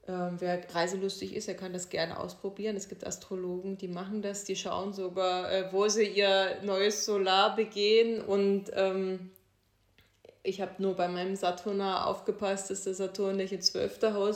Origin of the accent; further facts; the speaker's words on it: Germany; now in Austria; ich bin ursprünglich Deutsche, die Österreicher sagen Piefke.